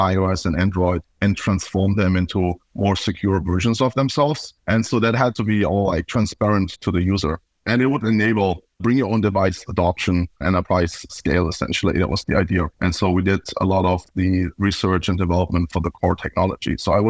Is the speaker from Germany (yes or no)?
yes; Germany; now in United States; I've been in the Bay Area for about 11 years now. I'm originally from Germany.